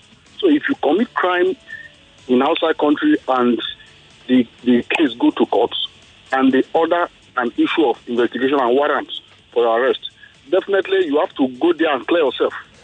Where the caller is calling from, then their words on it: Kenya; I'm calling from Kenya.